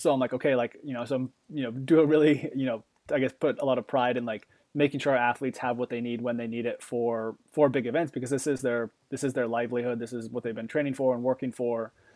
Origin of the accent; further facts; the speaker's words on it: Bend, Oregon, United States; And I grew up in Bend, Oregon, out west, and was able to very quickly, you know, escape my house and, you know, just go ride around the neighborhoods and ride bikes.